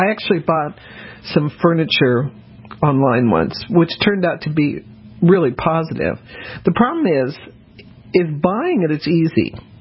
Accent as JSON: {"language": "English", "town": "Denver", "region": "Colorado", "country": "United States", "tie": "born or raised there", "also_born_or_lived": "New Orleans / Norfolk", "said": "I actually grew up mostly in Denver, but I was born in New Orleans, so I guess I have multiple hometowns."}